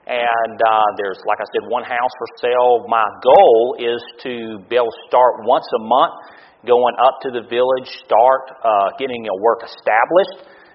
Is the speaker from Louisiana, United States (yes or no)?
yes; Louisiana, United States; also born or lived in Mississippi; But I was born in South Mississippi in Law. And 5 years, my dad planted a church there. And then whenever I was 5 years old, God called him to go to South Louisiana.